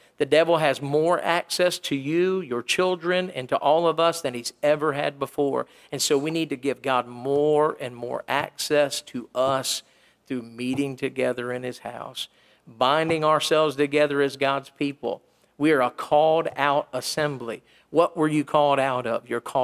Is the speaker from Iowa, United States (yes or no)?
no; Maryland, United States; Today I talked to my preacher that I grew up under up in Maryland.